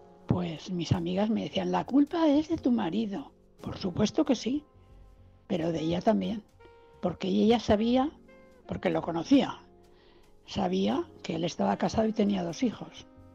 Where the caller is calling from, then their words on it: Valencia, Valencian Community, Spain; de Valencia.